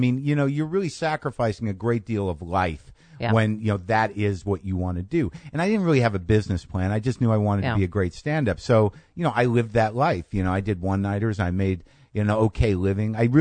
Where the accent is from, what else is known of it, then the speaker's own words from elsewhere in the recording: New Mexico, United States; also born or lived in New Jersey; Yeah, born in Jersey. Both my parents are from Jersey. I grew up in New Mexico, though